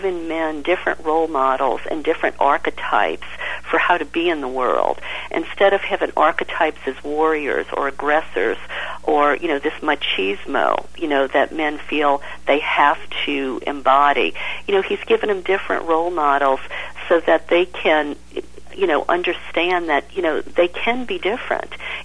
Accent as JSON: {"language": "English", "town": "New Orleans", "region": "Louisiana", "country": "United States", "tie": "born or raised there", "moved": "as an adult", "said": "You know, I grew up in New Orleans in the Bible Belt. My family was Catholic. And it wasn't until I was 30 years old I discovered this when I moved to California."}